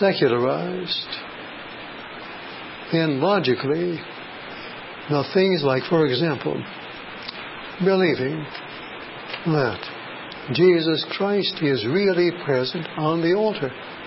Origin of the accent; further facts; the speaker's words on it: Portland, Oregon, United States; I am from Portland, Oregon.